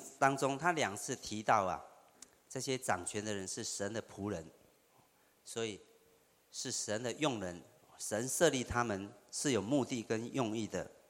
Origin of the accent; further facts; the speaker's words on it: Kinmen, Fujian, Taiwan; 对于我这个从小啊在金门长大的人来讲啊